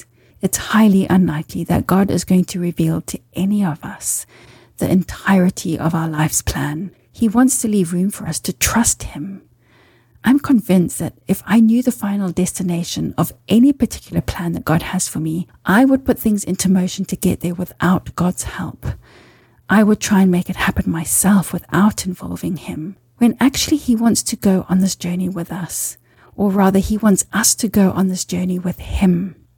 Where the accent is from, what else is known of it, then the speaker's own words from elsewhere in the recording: Zimbabwe; I grew up in Zimbabwe, and my parents owned a small holiday cottage near Lake Kariba on the Zambezi River.